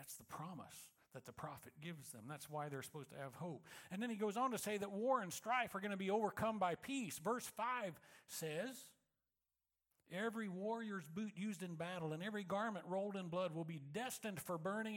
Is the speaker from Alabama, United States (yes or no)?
no; Missouri, United States; I grew up in North Central Missouri. So I've grown up a St. Louis Cardinals baseball fan all my life.